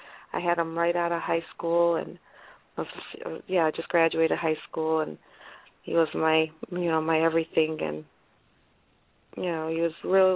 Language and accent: English; Cicero, Illinois, United States; I'm from Illinois, Cicero, Illinois. We're close to we're like 6 miles away from Chicago, Illinois.